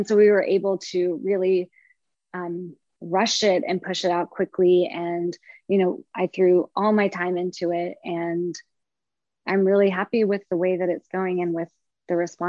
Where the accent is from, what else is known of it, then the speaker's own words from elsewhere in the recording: Oak Ridge, Tennessee, United States; I grew up in Oak Ridge, which is outside of Knoxville.